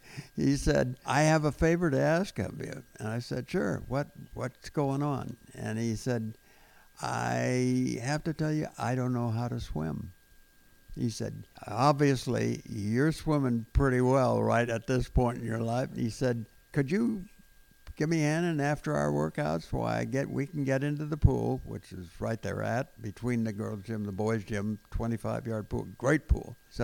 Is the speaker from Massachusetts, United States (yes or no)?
no; Pasadena, California, United States; It was a small town, still a little bit of a small town flavor to Pasadena. And with nothing but boys, we had four boys in the family, and it was great.